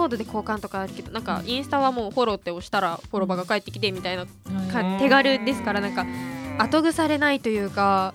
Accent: Hiroshima, Japan; その生まれてから広島に住んでたら当たり前と思って過ごしてきてるけど

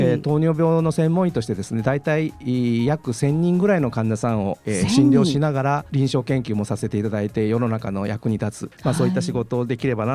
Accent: Hiroshima, Japan; 私は広島市中区の出身で、ずっと広島に住んでてる生粋の広島っ子で

